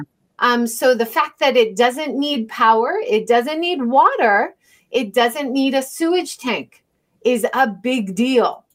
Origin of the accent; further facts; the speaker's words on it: Hawaii, United States; So for me, growing up in Hawaii and then going to the Ogasawara Islands, it was so nice.